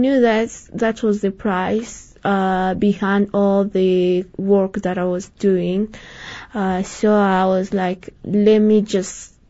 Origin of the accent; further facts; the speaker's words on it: South Kivu, DR Congo; I was born here and I grew up here in South Kivu.